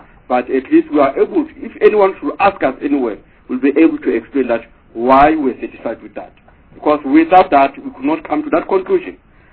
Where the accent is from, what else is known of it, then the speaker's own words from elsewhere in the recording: Free State, South Africa; Chairperson, not that I'm a person who slaughters, because I come from the Free State, I usually slaughter the sheep.